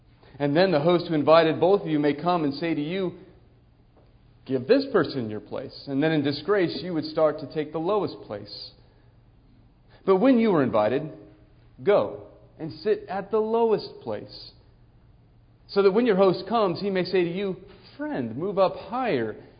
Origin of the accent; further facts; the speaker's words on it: California, United States; And so I just said to them, I'm from California.